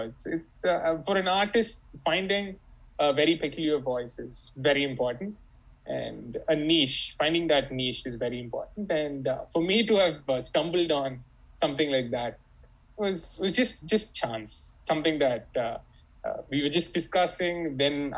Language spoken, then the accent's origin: English; Chennai, Tamil Nadu, India; I'm born and brought up in Chennai, from the southern part of India, Tamil Nadu.